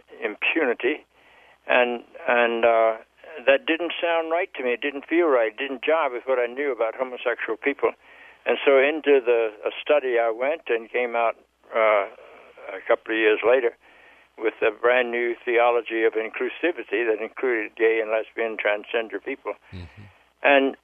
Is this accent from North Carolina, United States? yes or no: yes; Charlotte, North Carolina, United States; The first wave was that I grew up in the South in Charlotte, North Carolina, and I heard all sorts of justifications of segregation.